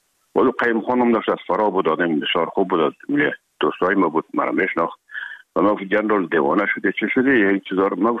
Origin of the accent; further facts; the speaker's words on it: Herat, Afghanistan; now in Kabul, Afghanistan; مدتی که ما در کابل آمدیم، خوزمان از هرات که آمدیم به اکادمی نظامی